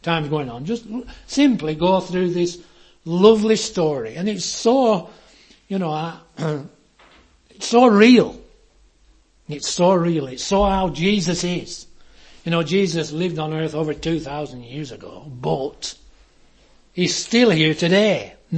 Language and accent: English; Chipping, North West England, United Kingdom; And you know, I was brought up in the Sunday school at Chipping.